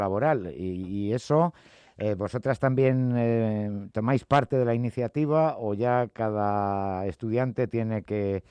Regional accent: Madrid, Community of Madrid, Spain; soy madrileñas también

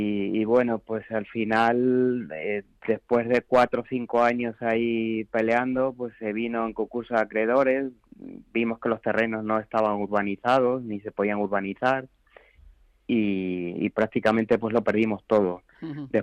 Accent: Badajoz, Extremadura, Spain; moved away as an adult; now in Madrid, Spain; yo soy de Badajoz y me fui a trabajar a Madrid a buscar la vida.

